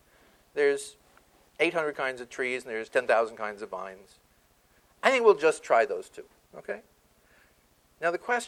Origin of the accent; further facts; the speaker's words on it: Los Angeles, California, United States; Because I grew up predominantly in Los Angeles, and I think I'm a Native.